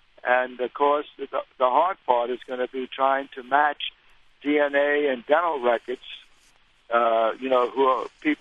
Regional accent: New Orleans, Louisiana, United States; because I'm born and bred in the Ninth Ward, and I plan to live there forever.

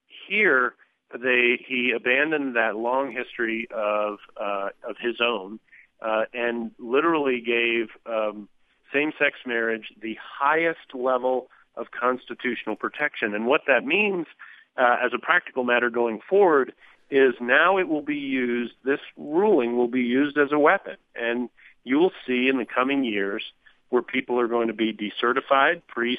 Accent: Virginia, United States; I mean, priests, for instance, I'm from Virginia

